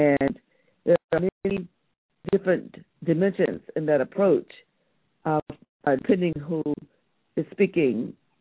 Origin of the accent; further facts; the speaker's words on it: Philadelphia, Pennsylvania, United States; I come from the Philadelphia, Pennsylvania